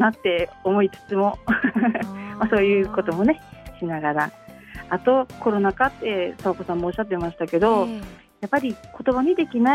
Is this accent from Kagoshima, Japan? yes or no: yes; Kagoshima, Japan; accent: Kagoshima dialect; 私よく鹿児島弁で喋ると